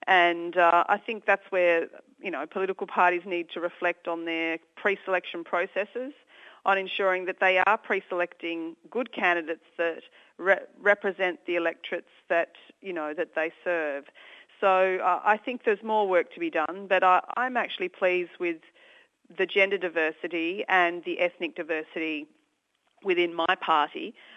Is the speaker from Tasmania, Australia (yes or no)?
yes; Tasmania, Australia; in representing my home state here in Tasmania as well